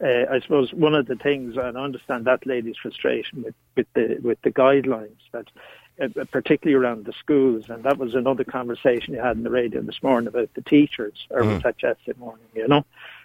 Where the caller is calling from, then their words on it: England, United Kingdom; Well, I'm phoning from England